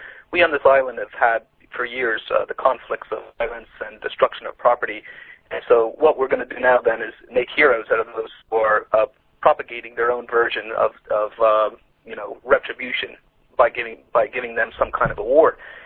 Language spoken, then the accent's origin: English; United States; now in Ireland; As an American, but like I said, I've been in Ireland the last 13 years.